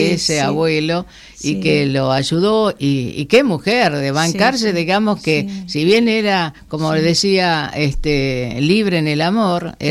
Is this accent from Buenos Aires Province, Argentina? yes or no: no; Resistencia, Chaco, Argentina; born there; now in Santa Cruz, Argentina; entre Margarita Belén y Colonia Benítez, de Resistencia Chaco. Como ven, digamos, soy chaqueña de nacimiento, santacruceña por adopción, pero ciudadana del mundo.